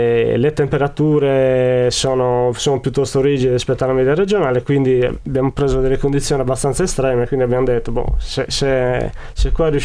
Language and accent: Italian; Sardinia, Italy; la mia storia in Friuli parte nel 2006, io sono sardo, insomma, sono approdato in Friuli per questioni lavorative.